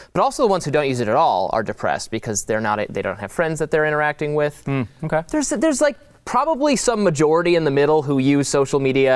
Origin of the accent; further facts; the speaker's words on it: Detroit, Michigan, United States; now in Washington, D.C., United States; Over the summer, I went back to my hometown, the suburbs of Detroit, mm-hmm. Michigan, which is, you know, moderately blue state.